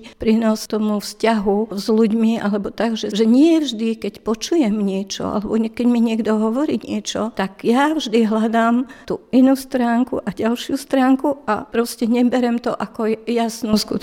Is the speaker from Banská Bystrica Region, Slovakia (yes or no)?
no; Prievidza, Trenčín Region, Slovakia; now in Bratislava, Slovakia; keď som odišla z Prievidze a už vlastne som sa do Prievidze nevrátila. No a potom sme sa vlastne stretli tu v Bratislave.